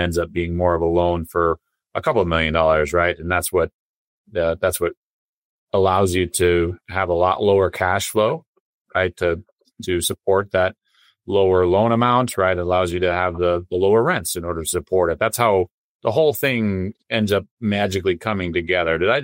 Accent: Montana, United States; the town I grew up in, I grew up in Montana. And so the town I grew up in became popular from a recent, you know, Yellowstone show.

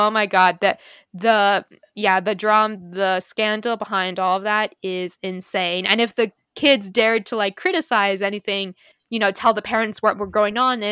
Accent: United States; I'm an American, like, I'm just totally outside that cultural context.

